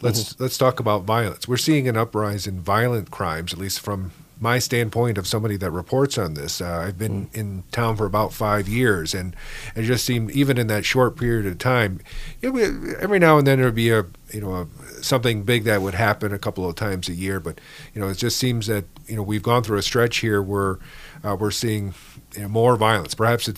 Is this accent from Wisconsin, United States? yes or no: no; Detroit, Michigan, United States; And, I came from Metro Detroit.